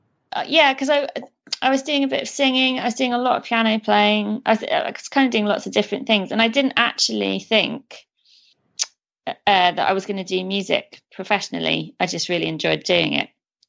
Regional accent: Shrewsbury, West Midlands, United Kingdom; moved away as an adult; now in London, United Kingdom; I grew up in Shropshire. So my hometown is Shrewsbury.

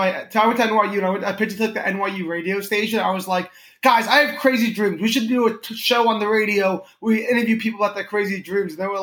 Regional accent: Connecticut, United States; accent: New York; now in New York, United States; I'm from Connecticut. I'm not from New York. I live in New York now.

